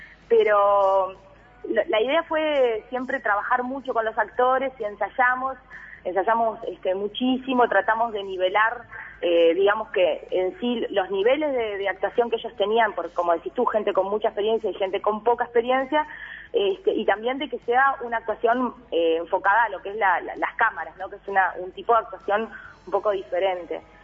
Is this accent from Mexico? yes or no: no; Uruguay; Pero que hubiera un reconocimiento de cómo somos nosotros los uruguayos.